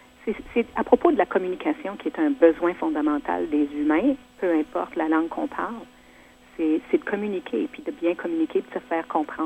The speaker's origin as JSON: {"language": "French", "region": "Manitoba", "country": "Canada", "tie": "born there", "also_born_or_lived": "Quebec", "said": "Moi, je suis née au Manitoba."}